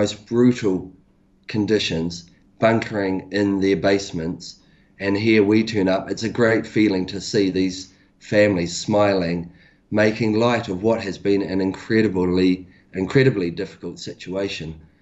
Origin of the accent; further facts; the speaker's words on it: Hawke's Bay, New Zealand; done musical performances in my hometown Hawke's Bay, or home region Hawke's Bay.